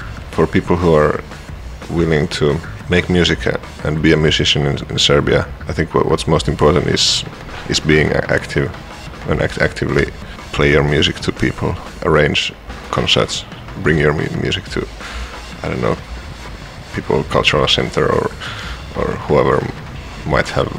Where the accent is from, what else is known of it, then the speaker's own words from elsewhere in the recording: Helsinki, Uusimaa, Finland; we come from Helsinki, Finland